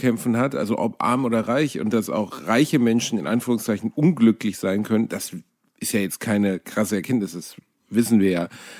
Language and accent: German; Gelsenkirchen, North Rhine-Westphalia, Germany; ich komme aus Gelsenkirchen-Rotthausen